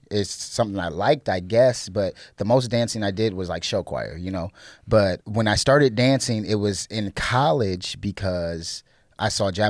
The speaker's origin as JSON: {"language": "English", "town": "Holland", "region": "Ohio", "country": "United States", "tie": "born or raised there", "also_born_or_lived": "Toledo, Ohio", "said": "I was born in Toledo, Ohio. But there's no hospitals in Holland, Ohio. So obviously, I can't be born there. So, but I was raised in Holland, definitely."}